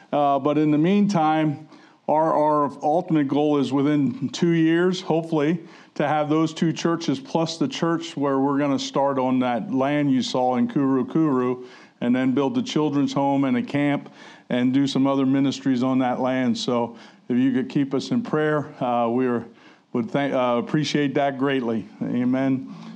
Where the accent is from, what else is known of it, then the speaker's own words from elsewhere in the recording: Pennsylvania, United States; First time in Canada. I'm born and raised in Pennsylvania, but I never made it up to Canada